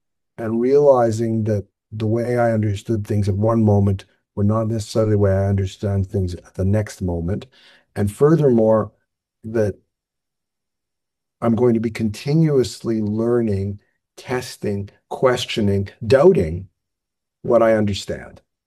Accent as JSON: {"language": "English", "region": "Saskatchewan", "country": "Canada", "tie": "born there", "also_born_or_lived": "Ottawa / New York / Rome", "said": "Because I was born in Saskatchewan and moved to Ottawa, then moved to New York, then moved to Rome, et cetera, et cetera."}